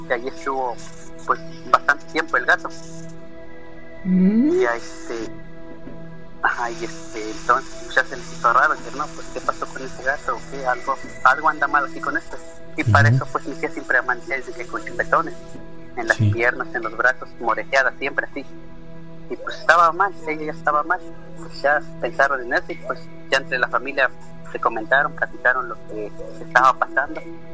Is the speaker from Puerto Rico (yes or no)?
no; Chinautla, Puebla, Mexico; De aquí de donde yo soy es el pueblo de Chinautla, Puebla.